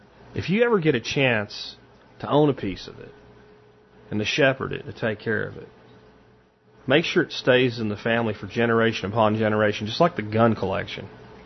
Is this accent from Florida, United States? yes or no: yes; Jacksonville, Florida, United States; I grew up in Jacksonville. But as a kid, Jacksonville was a lot smaller of a place than it is today as far as its development.